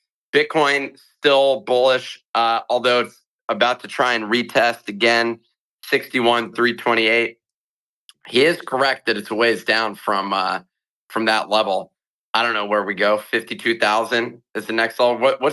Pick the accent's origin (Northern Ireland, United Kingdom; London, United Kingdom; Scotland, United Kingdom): Scotland, United Kingdom; Hey, I'm Scottish.